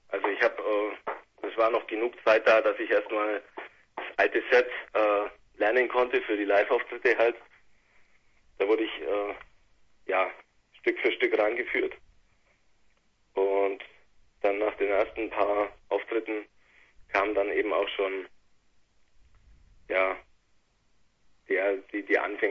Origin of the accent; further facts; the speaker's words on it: Augsburg, Bavaria, Germany; wir zwei neuen Gitarristen, wir kommen eigentlich aus Augsburg.